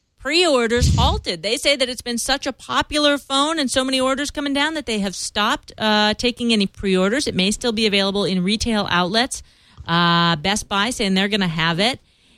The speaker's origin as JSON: {"language": "English", "country": "Canada", "said": "First, I'm a Canadian truck driver that drives primarily in the States."}